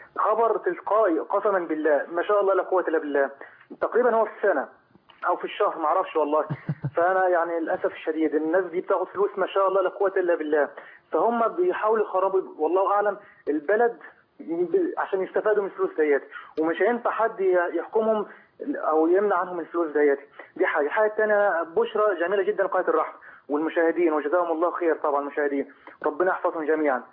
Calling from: Kuwait; انا بكلمك حضرتك من الكويت،

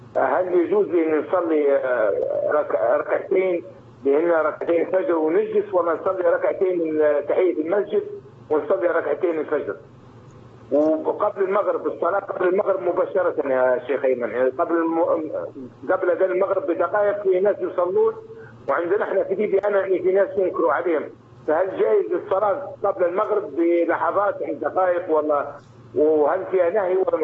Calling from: Libya; أنا من ليبيا … من ليبيا.

